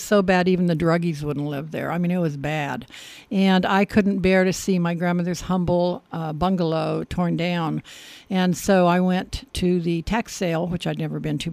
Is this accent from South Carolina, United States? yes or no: no; Coffeyville, Kansas, United States; But Coffeyville has always been my hometown and my beloved hometown, special to me. So 9th Street, especially being my neighborhood, was special.